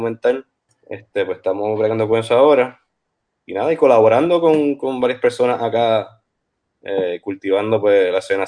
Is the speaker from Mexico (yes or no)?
no; Mayagüez, Puerto Rico; yo soy de aquí de Mayagüez, y entonces yo me fui a estudiar cine a Nueva York. Hice mi maestría en NYU